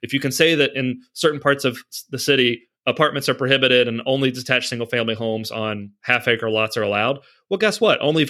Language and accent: English; Kentucky, United States; in my family history, I'm from Kentucky originally